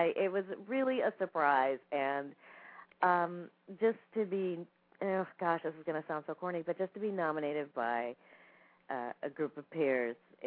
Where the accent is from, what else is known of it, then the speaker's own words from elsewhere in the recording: California, United States; born and raised in California also.